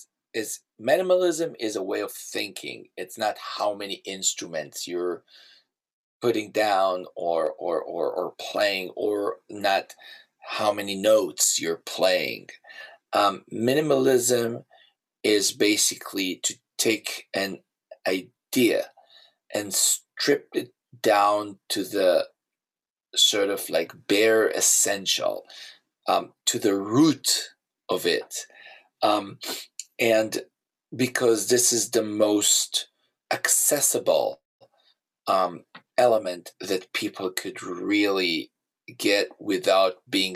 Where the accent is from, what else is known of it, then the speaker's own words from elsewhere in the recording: Israel; English is a second language; Growing up in Israel definitely gave me a lot of ideas and inspirations about Middle Eastern music